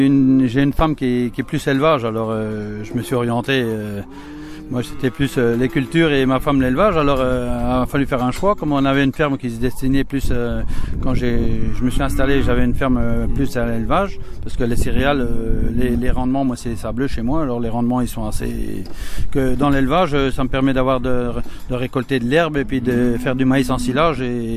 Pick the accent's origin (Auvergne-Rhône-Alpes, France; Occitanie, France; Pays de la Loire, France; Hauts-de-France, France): Pays de la Loire, France; Aigné; je viens de la commune de Aigné, juste à côté de Lavardin, à 3 km de chez moi.